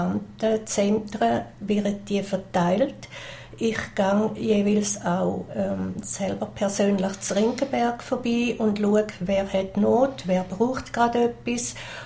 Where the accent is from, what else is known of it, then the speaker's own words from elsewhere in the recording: Thurgau, Switzerland; now in Beatenberg, Switzerland; Viel Grüße aus dem Beoland. Ich wohne seit 11 Jahren in Beatenberg. Man hört es, ich komme aus Mostindien. Das ist Kanton Thurgau.